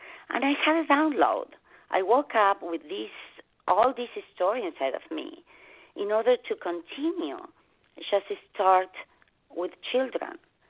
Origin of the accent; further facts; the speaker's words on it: Argentina; English is a second language; moved away; as you can notice, I have an accent and I'm originally from Argentina. I've been living here for the last 22, 23 years.